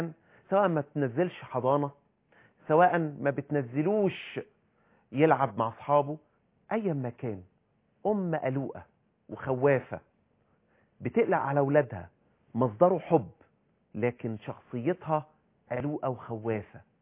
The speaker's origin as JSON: {"language": "Arabic", "region": "Upper Egypt", "country": "Egypt", "said": "إحنا من أهل الصعيد وبالتالي لازم نشد"}